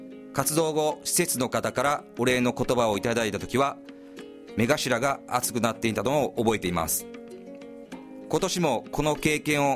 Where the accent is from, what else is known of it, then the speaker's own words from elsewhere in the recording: Maizuru, Kyoto, Japan; 私自身舞鶴で生まれ育ち勤務も舞鶴ということもあり、